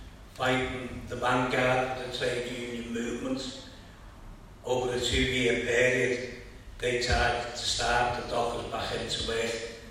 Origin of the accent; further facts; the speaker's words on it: Kirkby, North West England, United Kingdom; in 1984, I went on the streets in my hometown in Kirby doing collections for miners, for a miners support group, and collecting food for miners.